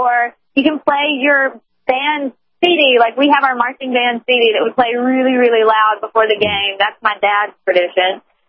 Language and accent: English; the South, United States; I mean, as a Southerner, that's a big deal to make them have a fun experience just like we have.